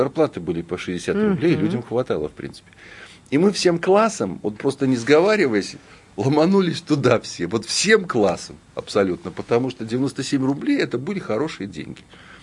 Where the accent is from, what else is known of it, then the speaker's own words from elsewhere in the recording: Vitebsk Region, Belarus; Это Брасловские озера. Брасловские озера – это ведущая курортная зона Белоруссии.